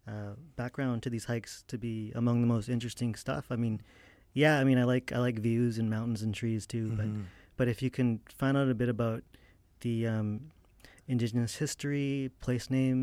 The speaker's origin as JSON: {"language": "English", "town": "Vancouver", "region": "British Columbia", "country": "Canada", "tie": "born or raised there", "said": "I grew up around Vancouver"}